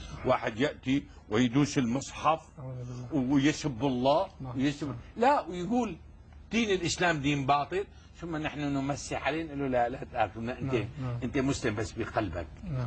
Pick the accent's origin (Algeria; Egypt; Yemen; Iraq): Algeria; وأنا في بلدي الجزائر أجرأ مني